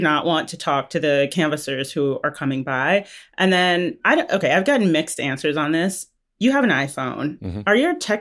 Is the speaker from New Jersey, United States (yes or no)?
no; North Carolina, United States; I'm not from North Carolina 11, but I am from North Carolina.